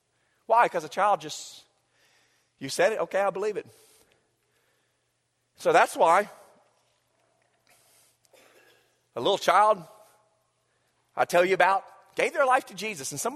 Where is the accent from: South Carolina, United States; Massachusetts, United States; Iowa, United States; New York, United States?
South Carolina, United States; she goes, I hear you're from South Carolina. I said, I am.